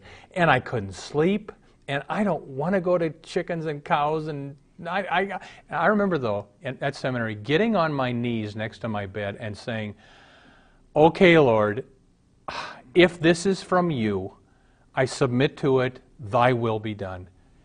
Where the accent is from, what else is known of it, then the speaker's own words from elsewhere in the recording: Omaha, Nebraska, United States; I was raised in Omaha, and my brother and I, he's younger, a year and a half younger than I am